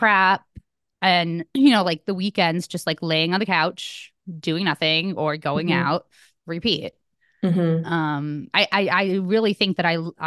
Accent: Connecticut, United States; where I grew up in Connecticut, like cocaine was huge.

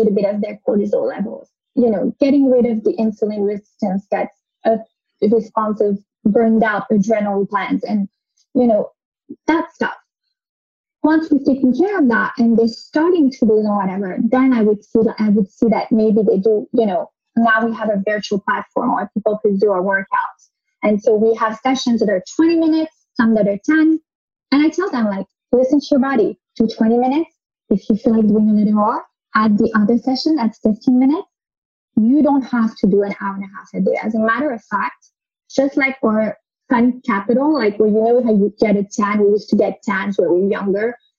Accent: United States; But I do understand the struggle because I grew up in the United States.

